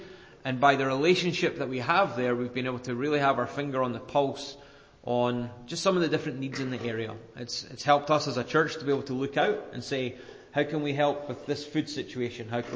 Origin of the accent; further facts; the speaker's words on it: Scotland, United Kingdom; Church that I grew up in Scotland, it was me and my sisters and one other family that lived about 20 miles away.